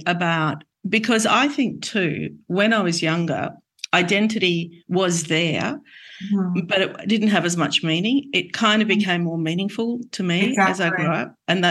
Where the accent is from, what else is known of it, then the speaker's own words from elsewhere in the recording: Australia; I grew up in Australia, but one time when I went back to Lebanon